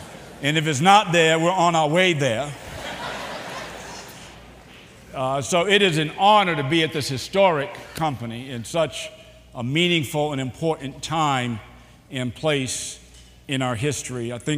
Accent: Boston, Massachusetts, United States; now in Chicago, United States; And so I would say, no, I'm not. I'm from Boston.

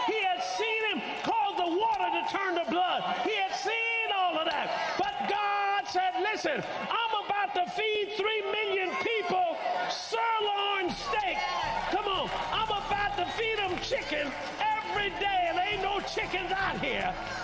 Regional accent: Tuskegee, Alabama, United States; When I was a little kid growing up in Tuskegee, Alabama, oh, I went to church all right.

